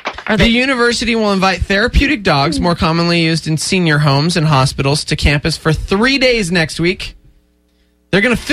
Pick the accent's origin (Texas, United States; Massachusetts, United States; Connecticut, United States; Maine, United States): Texas, United States; moved away; I grew up in Texas, so that was my history.